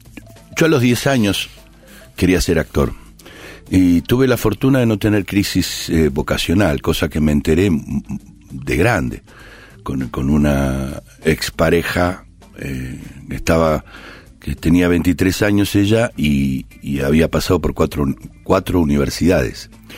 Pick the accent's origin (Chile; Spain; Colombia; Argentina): Argentina; Buenos Aires; born there; Yo soy de San Lorenzo y nací en Boedo. Ahora volví a Boedo, afortunadamente, después de 45 años volví al barrio.